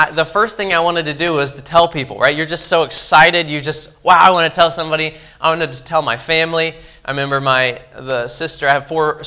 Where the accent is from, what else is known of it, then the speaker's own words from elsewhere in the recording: Franklin, Indiana, United States; I'm from Franklin, Indiana. It's about 30 minutes south of Indianapolis, if you know where that is, right about central Indiana.